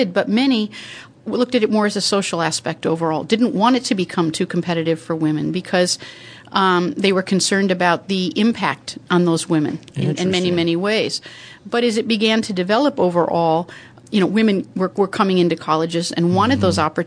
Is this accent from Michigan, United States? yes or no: no; Cleveland, Ohio, United States; I grew up in Cleveland, Ohio area, and I was active and involved and in sports, but there were no teams for me overall